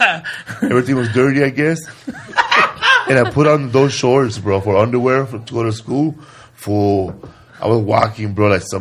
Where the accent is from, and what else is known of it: California, United States